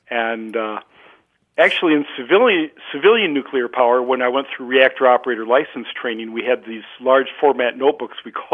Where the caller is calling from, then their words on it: Rockford, Illinois, United States; I'm from Rockford, Illinois.